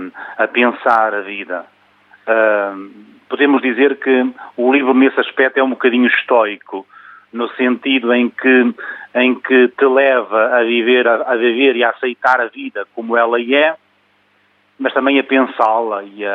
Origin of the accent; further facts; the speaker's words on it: Portugal; eu sou português, vivo no Porto